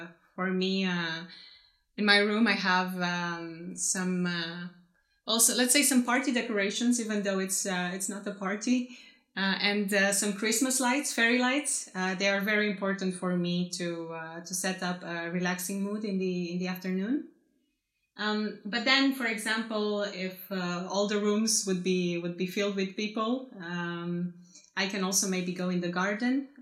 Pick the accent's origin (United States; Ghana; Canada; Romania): Romania; Bucharest; I come from Bucharest, Romania, and I am 28 years old.